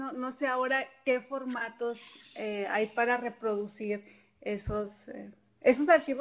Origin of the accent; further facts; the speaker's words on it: Hermosillo, Sonora, Mexico; de Ciudad de Hermosillo.